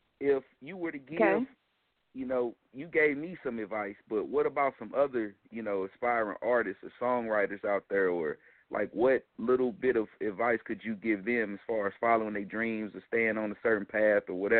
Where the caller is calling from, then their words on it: St. Louis, Missouri, United States; I'm calling from St. Louis.